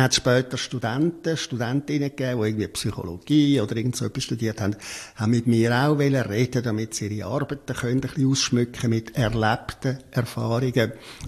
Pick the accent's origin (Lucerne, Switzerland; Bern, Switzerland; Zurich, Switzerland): Zurich, Switzerland; Affoltern am Albis; Ich bin 12 Jahre lang als Kind im Kinderspital aufgewachsen. Aussenstation im Kinderspital Zürich, nach Foltern am Albis.